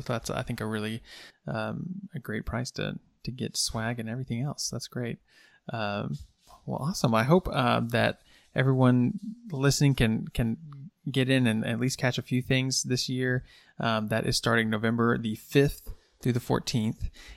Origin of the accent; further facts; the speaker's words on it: Van Buren, Arkansas, United States; I'm from Van Buren, and so it's a lot of Fort Smith history in that one.